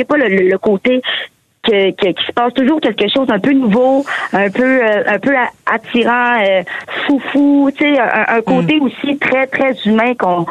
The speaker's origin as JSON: {"language": "French", "region": "Quebec", "country": "Canada"}